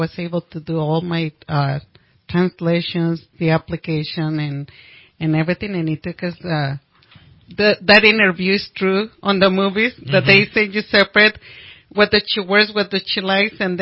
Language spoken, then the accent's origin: English; Sombrerete, Zacatecas, Mexico; I was born and raised in Mexico. It's the northern part, and it's a little town, Sombrerete, Zacatecas.